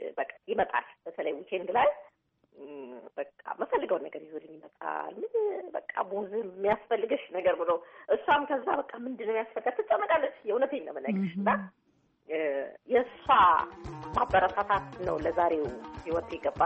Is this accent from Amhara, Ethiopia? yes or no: no; Holeta, Oromia, Ethiopia; born there; እኔ ያን ጊዜ ትንሽ ልጅ ሆኜ ሆለታ ነው የተወለድኩትኝ፣ ጉንትታ የሚባል ትንሽ ከተማ ውስጥ እዛ ተወልጄ